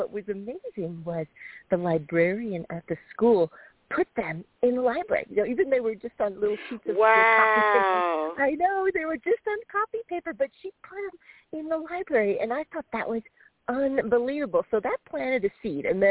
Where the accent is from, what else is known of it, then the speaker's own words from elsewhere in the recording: Phoenix, Arizona, United States; I grew up in Phoenix, Arizona, and, you know, life was mixed, you know, like for a lot of kids.